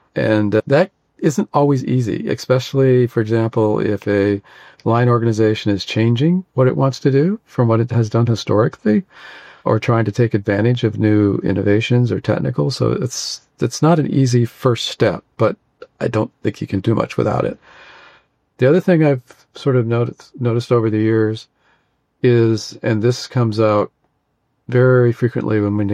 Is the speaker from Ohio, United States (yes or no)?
no; Paradise, California, United States; my hometown was Paradise, California, which burnt down.